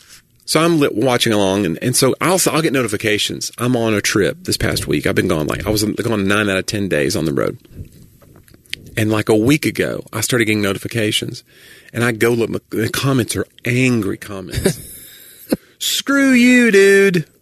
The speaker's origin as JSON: {"language": "English", "region": "Tennessee", "country": "United States"}